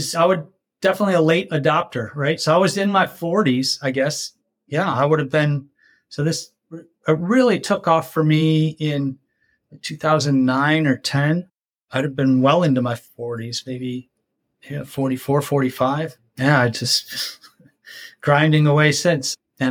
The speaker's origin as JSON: {"language": "English", "town": "Buffalo", "region": "New York", "country": "United States", "tie": "born or raised there", "said": "I grew up in Western New York in Buffalo, you know, so basically football and hockey culture."}